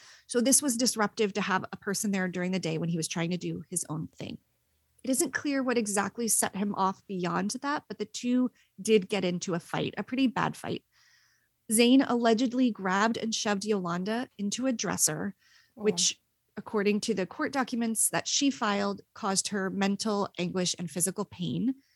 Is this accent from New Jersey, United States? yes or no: yes; Princeton, New Jersey, United States; much closer to my neck of the woods in Bucks County, Pennsylvania, which is just over the river from my hometown of Princeton, New Jersey.